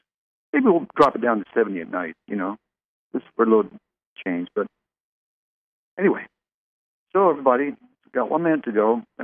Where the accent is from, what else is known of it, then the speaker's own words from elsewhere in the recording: Canada; I grew up in Canada, born and raised there, and I've been close to being frostbitten many a time.